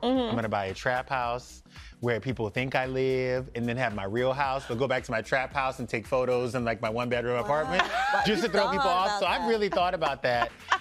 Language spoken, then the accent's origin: English; Louisiana, United States; I am single. I have about six plants. I'm from South Louisiana